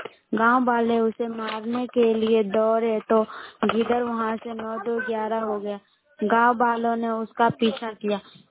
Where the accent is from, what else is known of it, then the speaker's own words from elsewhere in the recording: Barh, Bihar, India; मैं पटना बार से हूँ।